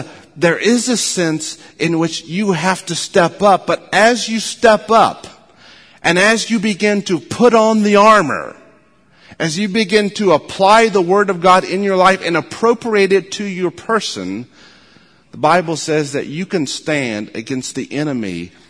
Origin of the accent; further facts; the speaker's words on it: United States; Memorial Day is a day that as a country, as a people, as an American people, we honor those who have given their blood for the faith.